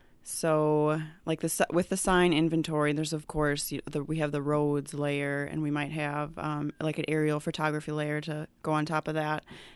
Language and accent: English; Minnesota, United States; Well, I grew up in Minnesota, and my parents live in Faribault, so southern Minnesota.